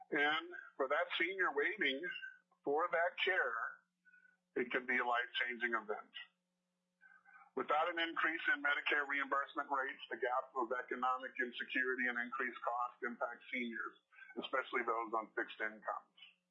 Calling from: Anchorage, Alaska, United States; I am calling from Anchorage.

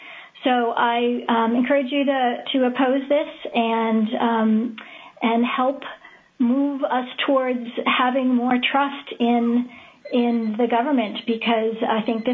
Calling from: Homer, Alaska, United States; I'm calling in from Homer.

